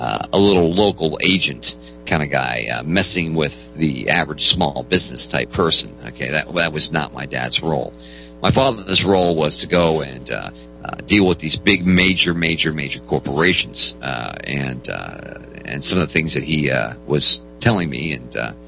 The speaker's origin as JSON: {"language": "English", "town": "Las Vegas", "region": "Nevada", "country": "United States", "said": "I'm from Las Vegas, brother."}